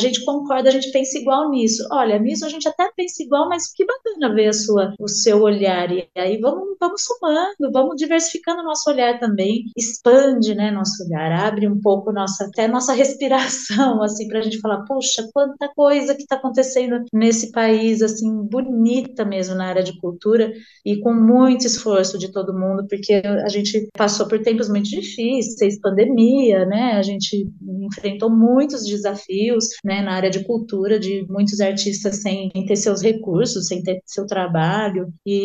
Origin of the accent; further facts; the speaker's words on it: Santa Bárbara d'Oeste, São Paulo, Brazil; Muito prazer, eu sou de Santa Bárbara do Oeste.